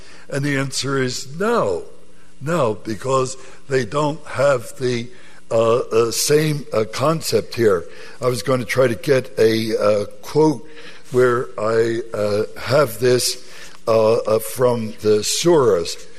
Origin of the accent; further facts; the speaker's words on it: United States; There's no way in which I can say, I'm an American, but I'm not part of what's happening in America today.